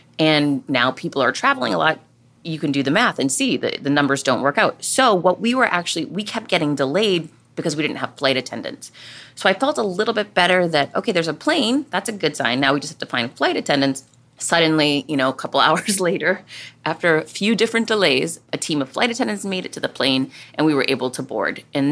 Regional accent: Massachusetts, United States; And I grew up in Massachusetts, right?

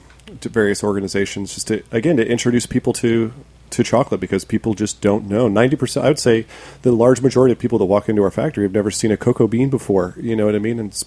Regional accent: Iowa, United States; I grew up in Iowa.

